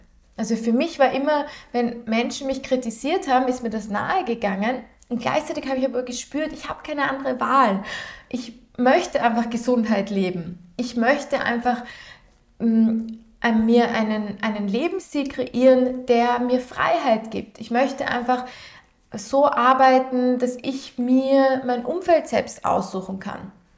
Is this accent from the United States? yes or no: no; Vienna, Austria; Und ich komme aus Wien